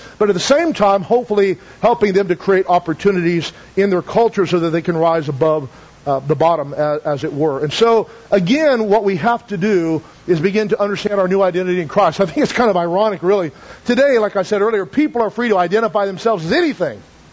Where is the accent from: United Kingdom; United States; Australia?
United States; I'm an American. I love our country.